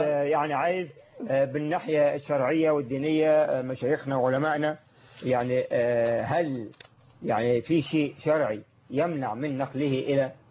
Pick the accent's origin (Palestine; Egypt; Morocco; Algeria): Egypt; Minya, Minya Governorate; طب احنا عندنا في الصعيد في بلدي في المنيا